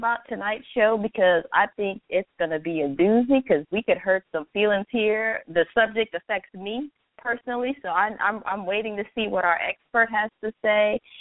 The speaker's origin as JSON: {"language": "English", "region": "East Coast", "country": "United States", "also_born_or_lived": "North Dakota", "lives_now": "Texas, United States", "said": "I'm from the East Coast. Spent 18 years of my life there. Lived 4 years in North Dakota."}